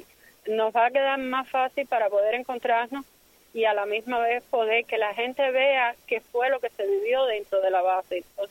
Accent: Cuba; moved away; tenemos que recordar que todos somos cubanos. No importa en el año que hayamos llegado

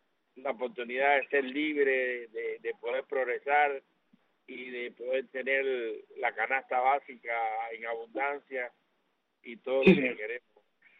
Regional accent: Cuba; now in Indiana, United States; Indiana. Dios bendiga al colectivo de El Revoltillo, a mi pueblo cubano.

